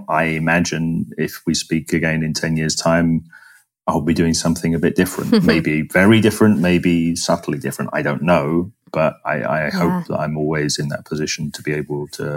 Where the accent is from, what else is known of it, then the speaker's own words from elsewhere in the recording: London, United Kingdom; And, you know, from the perspective of somebody growing up in London, lots of stuff that's sort of strange and interesting and intriguing for sure.